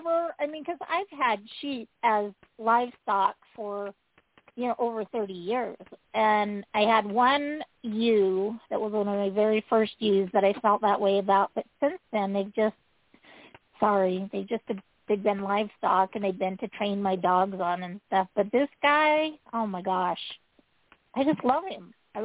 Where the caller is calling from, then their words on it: Utah, United States; I'm calling from Eastern Utah.